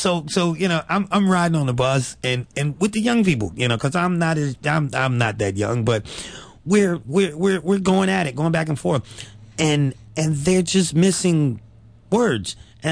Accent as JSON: {"language": "English", "country": "United States", "tie": "born or raised there", "lives_now": "Philadelphia, United States", "said": "this was like a growing up in Carolina. I lived in Philly for 20 years"}